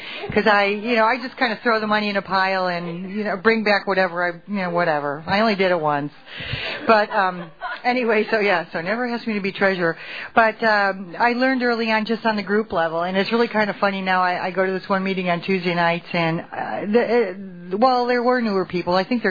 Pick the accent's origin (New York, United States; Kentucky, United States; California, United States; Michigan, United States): California, United States; El Toro; I'm from El Toro, California. Betty Ann says we have to say the town. It's not just the state, Mr. New Jersey.